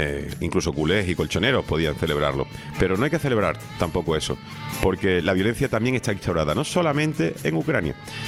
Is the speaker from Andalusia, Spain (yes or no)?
yes; Seville, Andalusia, Spain; En la ciudad de Sevilla, de la que yo soy nativo, donde yo nací